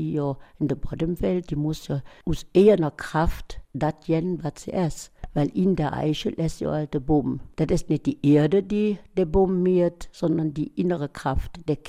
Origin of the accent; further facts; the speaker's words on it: Elsenborn, Wallonia, Belgium; born there; now in Eupen, Belgium; Ich bin gebürtig aus Elseborn und wann willen aber seit Anfang des Jahres in Öpen.